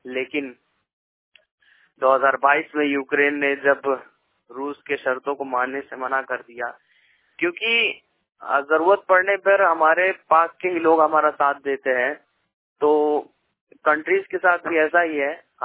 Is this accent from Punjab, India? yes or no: yes; Ludhiana, Punjab, India; और मैं पंजाब से हूँ, लुधियाना से।